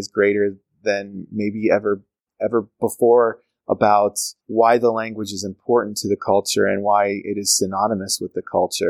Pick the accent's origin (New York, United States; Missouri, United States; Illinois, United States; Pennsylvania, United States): Pennsylvania, United States; and that was something I grew up with in Pennsylvania and I thought was only Pennsylvanian, especially Pittsburgh area.